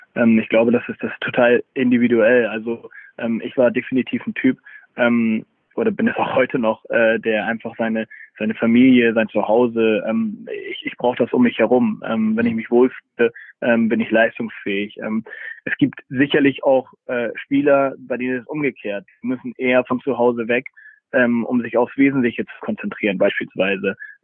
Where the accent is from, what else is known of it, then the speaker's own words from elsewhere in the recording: Hamburg, Germany; Also man hört es ja auch, ich bin Hamburger durch und durch. Und mein Papa halt Österreicher